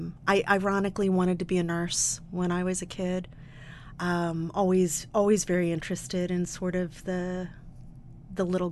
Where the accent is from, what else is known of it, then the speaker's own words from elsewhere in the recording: Baltimore, Maryland, United States; born there; I was born in 67 in Baltimore, Maryland.